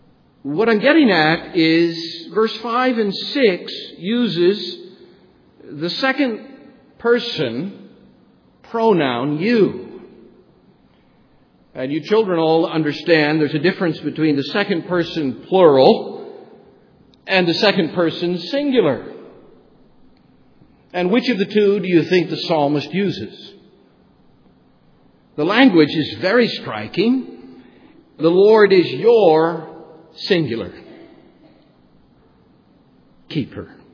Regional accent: New Zealand; Now, I grew up in New Zealand, where they have more sheep per capita than any other place in the world.

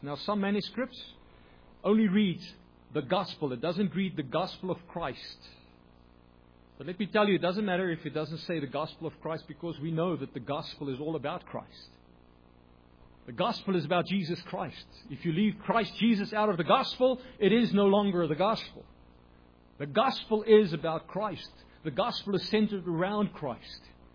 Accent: South Africa; I remember that I grew up in the Afrikaner community. Afrikaner community, very religious.

